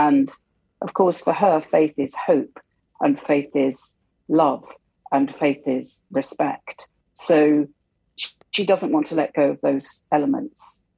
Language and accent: English; Wales, United Kingdom; I was brought up in Wales, and all my family are in Wales. So, and I have indeed in the past tried to learn Welsh, and I'm now getting a lot better with a lot of help.